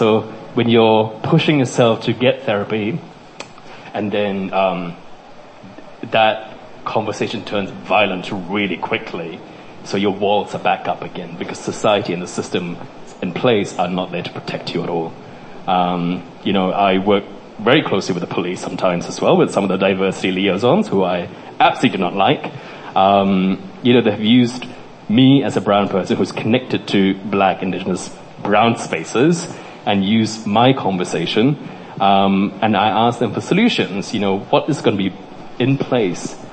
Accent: India; when I grew up in India, there's a lot of colorism that happens

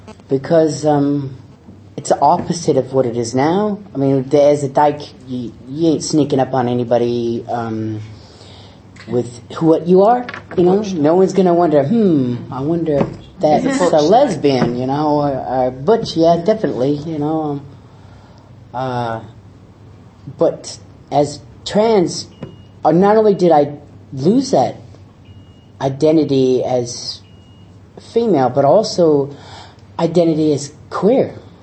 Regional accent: United States; I'm American, so sorry about that.

